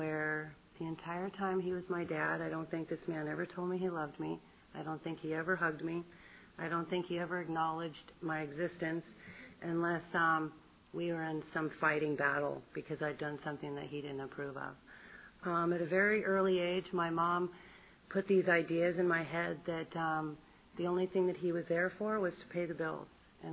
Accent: Massachusetts, United States; born there; I was born in Massachusetts in 1969, and I was the second child.

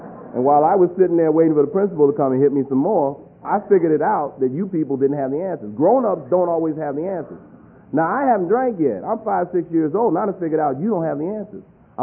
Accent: New York City, New York, United States; because we grew up in New York City.

